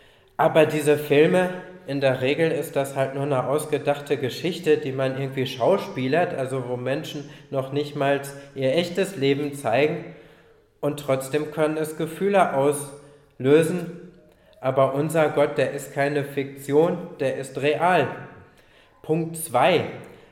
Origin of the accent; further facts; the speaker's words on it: Leverkusen, North Rhine-Westphalia, Germany; born there; letztes Jahr, da war ja meine Geburtsstadt Leverkusen mal in der Bundesliga deutscher Meister.